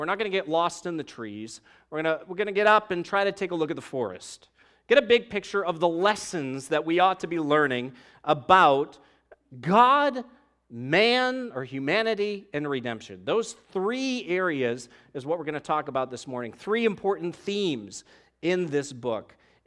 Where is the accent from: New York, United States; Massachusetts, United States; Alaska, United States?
Massachusetts, United States; Boston; you know, I'm from Boston originally expecting to feel beautiful, crisp air.